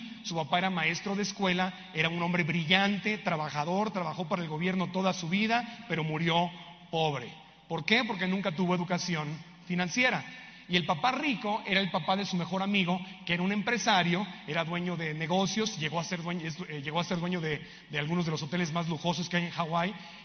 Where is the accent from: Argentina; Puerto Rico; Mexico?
Mexico; Tijuana, Baja California; born there; yo nací en la frontera entre un país rico y un país pobre. Yo nací en Tijuana, Baja California.